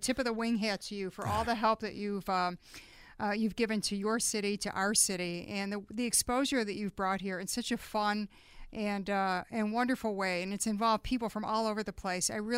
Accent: Buffalo, New York, United States; I was out in Portland, Oregon last month, and I was happy to say I'm from Buffalo.

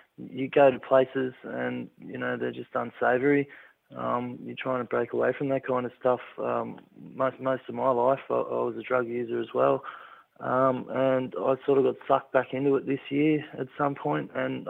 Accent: Queensland, Australia; now in Victoria, Australia; And like I come down here from Queensland to Victoria to be close to my son

